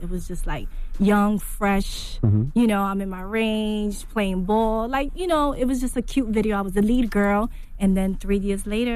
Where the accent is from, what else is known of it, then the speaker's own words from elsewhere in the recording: Bronx, New York, United States; I'm from the Bronx.